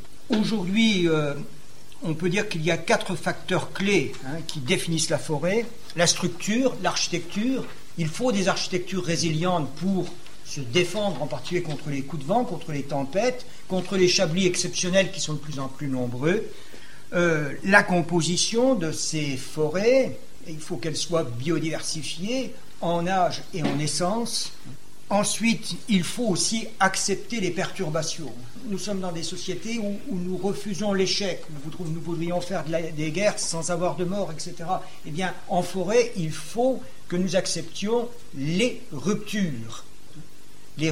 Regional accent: Grand Est, France; chez nous en Lorraine

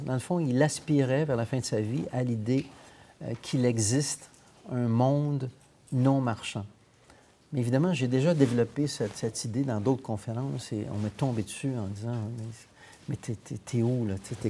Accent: Quebec, Canada; On appelait ça le printemps érable chez nous au Québec.

